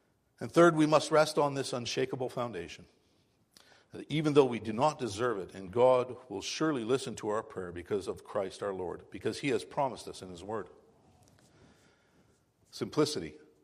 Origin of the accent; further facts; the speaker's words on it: United States; I like to read the things about American Civil War because I'm an American.